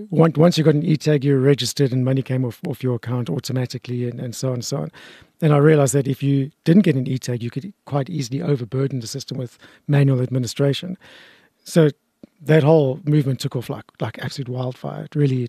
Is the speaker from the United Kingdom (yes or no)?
no; Parkhurst, Gauteng, South Africa; And oddly enough, I grew up in Parkhurst.